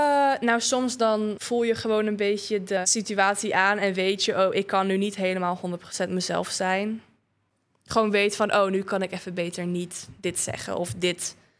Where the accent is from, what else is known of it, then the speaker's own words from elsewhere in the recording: Bosnia & Herzegovina; Ik kom zelf dus uit Bosnië in die zin.